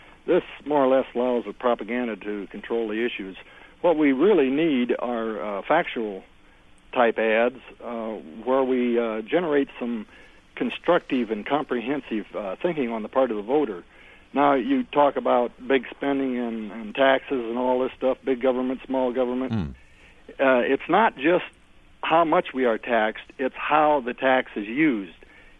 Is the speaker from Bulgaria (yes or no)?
no; Bloomington, United States; Yeah, good morning. I'm actually from Bloomington.